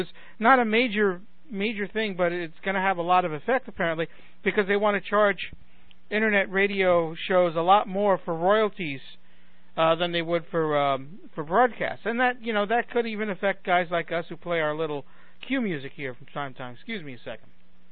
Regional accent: New York, United States; now in Chicago, United States; when I grew up in New York, we had a lot of mom-and-pop stores

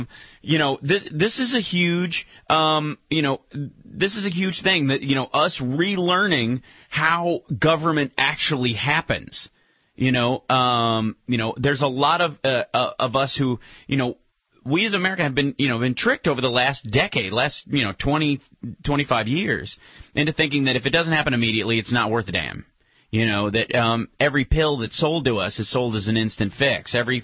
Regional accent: Kentucky, United States; also born or lived in Chicago; I lived in Chicago. I grew up in Kentucky

